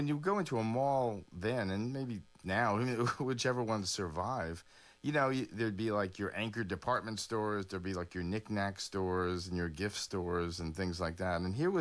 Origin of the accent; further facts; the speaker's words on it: New Jersey, United States; I mean, I grew up in New Jersey, and there were many of them there, and most of them were in malls.